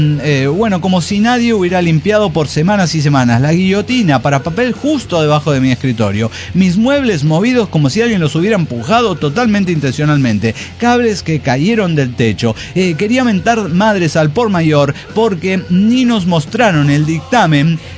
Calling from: Caracas, Capital District, Venezuela; de Caracas, Venezuela.

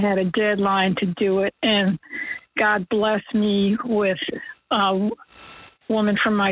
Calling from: New Jersey, United States; I am calling from New Jersey.

